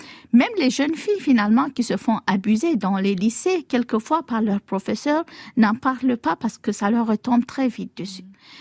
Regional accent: Cameroon; Aujourd'hui, chez nous, au Cameroun, quand une femme va porter plainte pour viol, on commence par lui rire au nez

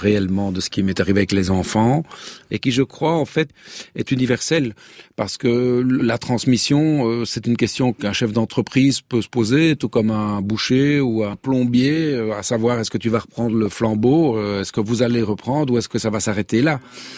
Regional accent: Brussels, Brussels-Capital Region, Belgium; Je lui ai dit que j'avais 19 ans et que je venais de Bruxelles.

